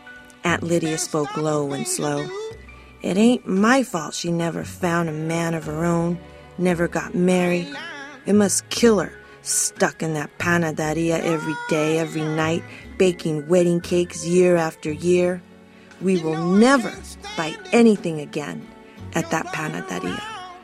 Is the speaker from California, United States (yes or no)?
yes; Oxnard, California, United States; the oldest and most popular bakery in my hometown of Oxnard, California.